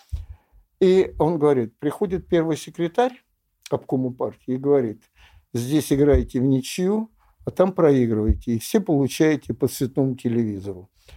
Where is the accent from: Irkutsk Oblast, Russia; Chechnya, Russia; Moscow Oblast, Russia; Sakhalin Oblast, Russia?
Moscow Oblast, Russia; Alabushevo; also born or lived in Kryukovo; я родился в Крюково, мама получила участок на следующей станции Алабушево и построила дом, и там я вырос